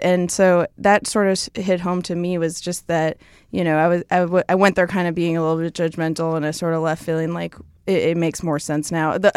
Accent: Boston, Massachusetts, United States; I'm from Boston.

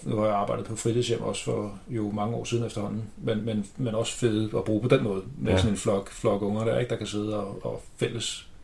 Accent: Ringsted, Zealand, Denmark; Jeg kommer fra Ringsted

